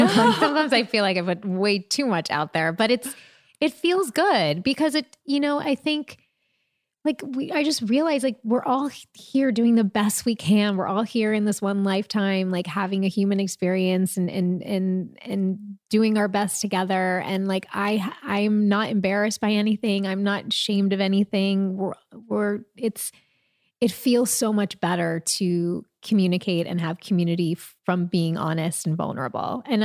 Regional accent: New York, United States; Some of us say pajama pants because we're from New York.

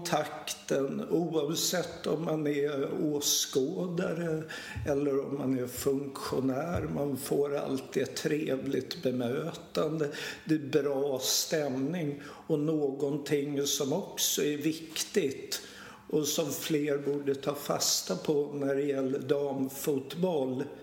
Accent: Stockholm, Stockholm County, Sweden; Eftersom jag är född och uppvuxen på Östermalm, ett kvarter ifrån stadion.

